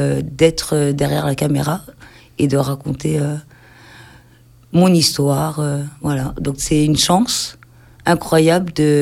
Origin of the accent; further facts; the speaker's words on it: Le Cannet, Provence-Alpes-Côte d'Azur, France; Donc moi je viens de Cannes l'Avocat, donc dans des quartiers populaires.